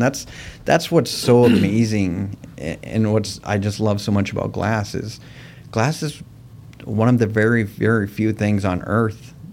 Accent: Moorhead, Minnesota, United States; So we would travel around the lakes of Minnesota, and they did, you know, and then we grew up in Moorhead, so it was the Detroit Lakes area that we, you know, we'd go cabin to cabin to cabin in the summer times

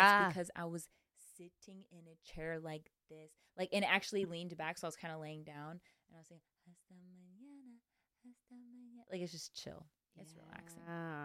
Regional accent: Chino, California, United States; now in Nashville, United States; I remember having that experience when I first moved to Nashville, because growing up in Chino, California, where it's like a lot of smog and it's the valley, like you can't see the stars.

